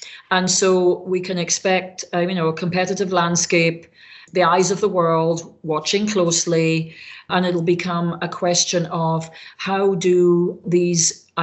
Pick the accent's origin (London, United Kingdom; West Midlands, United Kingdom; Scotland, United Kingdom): Scotland, United Kingdom; As a Scot from the Highlands of Scotland, I was the first to get a college education in my family.